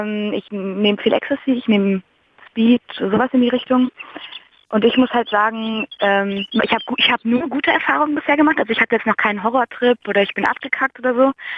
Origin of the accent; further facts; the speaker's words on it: Frankfurt am Main, Hesse, Germany; Also die Sache ist, ich komme halt auch aus Frankfurt am Main.